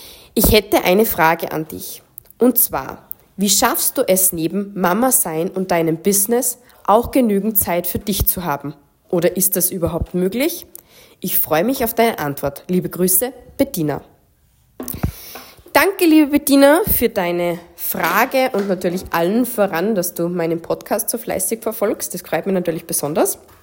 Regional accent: Tyrol, Austria; ich selbst bin aus Tirol

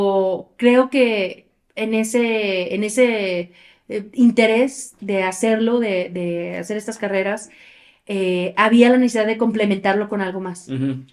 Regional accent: Aguascalientes, Mexico; la camioneta se rentaba de Aguascalientes, de donde soy, hacia Puebla

